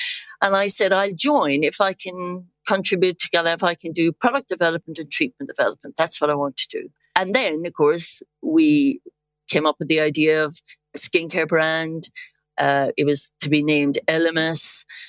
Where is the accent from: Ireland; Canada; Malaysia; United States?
Ireland; accent: Irish; my Irish accent, you know, why would I lose it? You can see Richard and hear it. I still have it. I'm proud of being Irish.